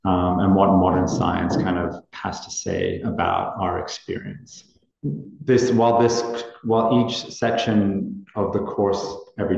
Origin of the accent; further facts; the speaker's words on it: Nepal; also born or lived in Sunshine Coast, Australia; I was born on the Sunshine Coast. But I spent most of my life in Nepal.